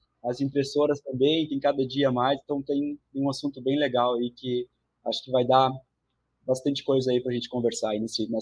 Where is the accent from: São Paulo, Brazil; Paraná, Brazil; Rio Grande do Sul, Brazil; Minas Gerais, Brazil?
Rio Grande do Sul, Brazil; Nova Prata; eu sou aqui de Nova Prata.